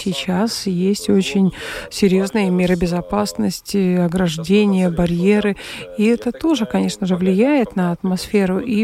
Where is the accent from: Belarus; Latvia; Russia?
Latvia; может быть, потому что я из Латвии